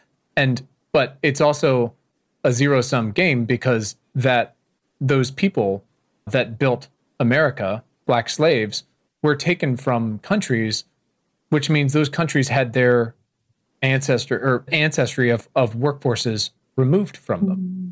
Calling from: Williamsburg, Virginia, United States; I'm calling you from Colonial Williamsburg, Virginia

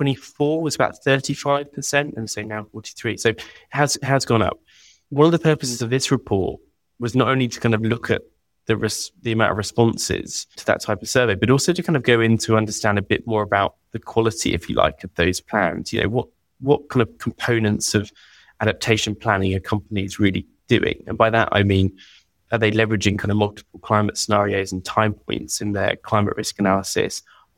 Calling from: London, United Kingdom; I'm calling from London

